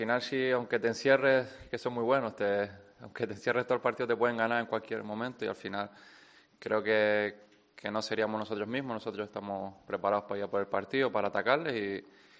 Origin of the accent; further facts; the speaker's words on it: Canary Islands, Spain; También somos cuatro canarios